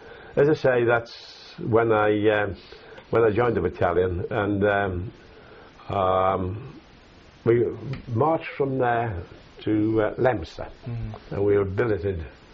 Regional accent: North East England, United Kingdom; accent: Geordie; my difficulty in communicating because of my accent. And they used to say, well, you're Geordie

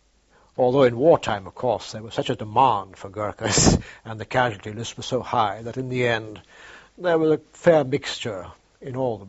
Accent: Mumbai, Maharashtra, India; born there; I was born in Bombay.

